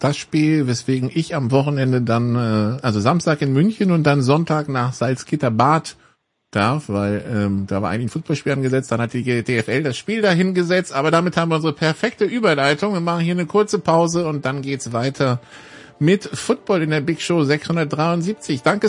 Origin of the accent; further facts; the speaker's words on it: France; Ich bin Franzose.